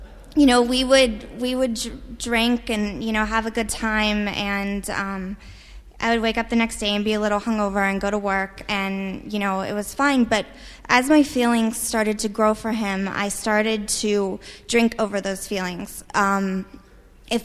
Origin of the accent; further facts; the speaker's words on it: Pennsylvania, United States; I grew up in Western Pennsylvania near Pittsburgh, and I started drinking pretty young